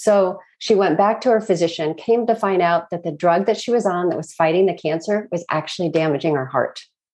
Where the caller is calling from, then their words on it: St. Paul, Minnesota, United States; I'm calling from St. Paul, Minnesota, where I've been for about 20 years.